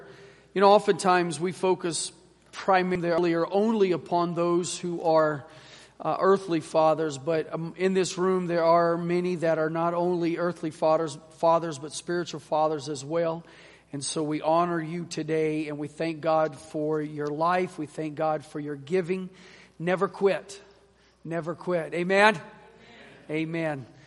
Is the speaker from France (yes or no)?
no; El Salvador; I remember growing up in El Salvador